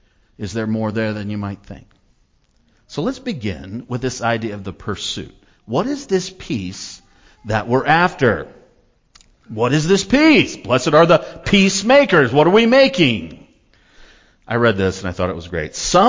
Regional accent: Kansas, United States; I came from Kansas. They always say, shalom, y'all.

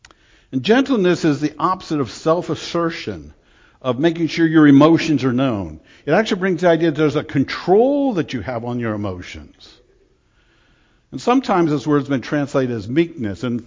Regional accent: Washington, District of Columbia, United States; also born or lived in North Dakota; We lived in North Dakota. I grew up in Washington, D.C. area. I've never lived in the rural area at all.

